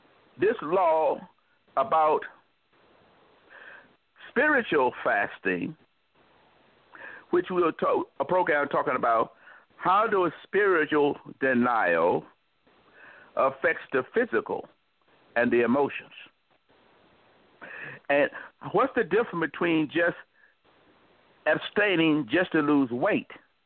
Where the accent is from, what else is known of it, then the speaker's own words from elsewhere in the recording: the South, United States; Now, when we come from the South, they say, eat it while it's hot, and it be scorching your tongue.